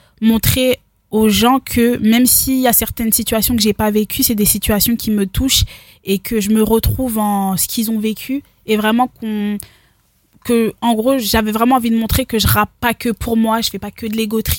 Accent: Reims, Grand Est, France; born or raised there

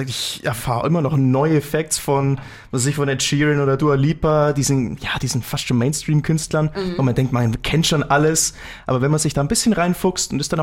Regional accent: Schliersee, Bavaria, Germany; now in Munich, Germany; Ich komme eigentlich vom Schliersee, bin aber, ja, vor ein paar Monaten ein bisschen nach München gezogen

